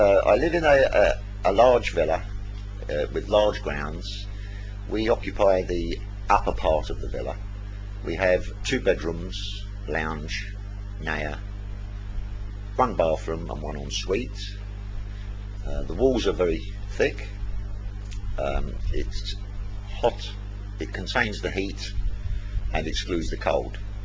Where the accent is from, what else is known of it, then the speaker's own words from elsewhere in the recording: England, United Kingdom; moved away as an adult; now in Spain; I live in Spain. I'm an immigrant from England.